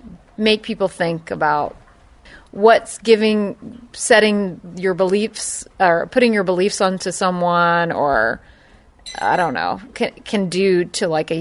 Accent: Bible Belt, United States; Yeah, but I grew up in the Bible Belt.

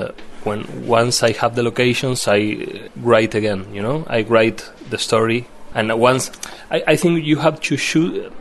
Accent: Mendoza, Argentina; So yeah, I am from Mendoza. I am from that place.

